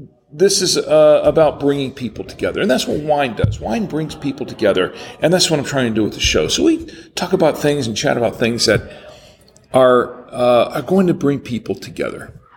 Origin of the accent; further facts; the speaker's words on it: Orlando, Florida, United States; now in Charlotte, United States; Actually, we're just outside of Universal Studios in Orlando, Florida. My hometown, pretty much. And where I've lived for 35 years.